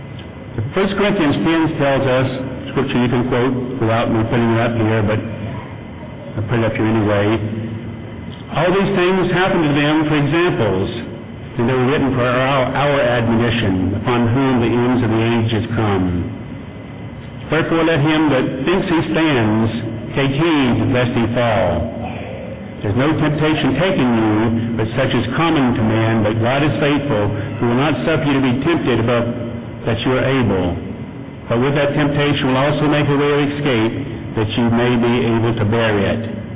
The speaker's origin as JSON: {"language": "English", "region": "Florida", "country": "United States", "said": "Now, I come from Florida, and up the street from us, a little town called Tallahassee"}